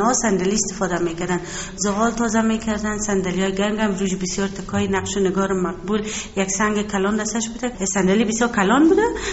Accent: Kabul, Afghanistan; ما باشنده شهر کابل هستم و اصلا هم از پدر مادر از کابل هستم و ازدواج هم کردیم خوشبختانه با مردم کابل هست.

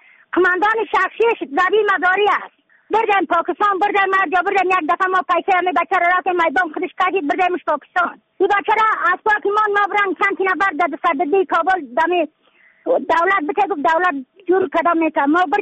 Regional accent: Badakhshan, Afghanistan; از بدخشان هستم، مرکز بدخشان ولسوالی اکل پایان، قریه وین.

